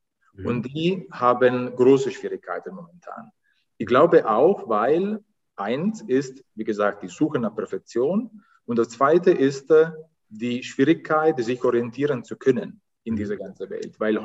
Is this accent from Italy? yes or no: yes; Italy; ich weiß, als Italiener muss ich immer schmunzeln